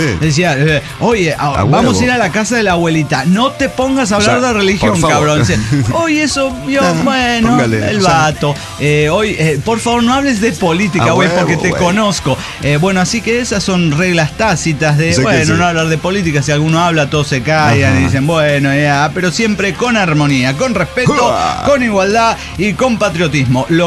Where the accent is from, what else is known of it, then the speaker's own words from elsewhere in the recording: Argentina; born there; nací en Argentina, que es un país hermoso.